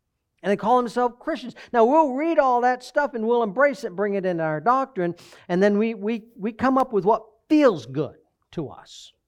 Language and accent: English; United States; born there; I was born in America.